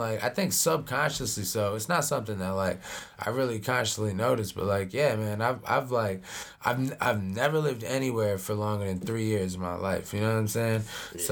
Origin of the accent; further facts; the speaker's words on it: South Carolina, United States; born there; now in Boston, United States; Because I was born in South Carolina. Most times I'll be on my Boston shit, because I live here the longest